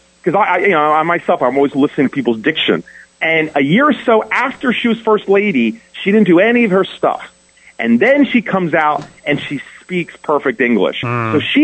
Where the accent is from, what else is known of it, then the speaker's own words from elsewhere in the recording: Pennsylvania, United States; And I know, because I'm from Pennsylvania